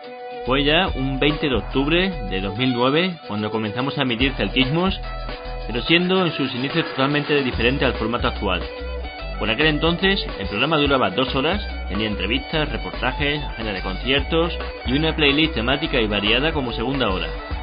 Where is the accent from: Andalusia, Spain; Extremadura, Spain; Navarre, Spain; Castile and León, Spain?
Extremadura, Spain; Vamos a comenzar esta edición especial desde mi tierra, desde Extremadura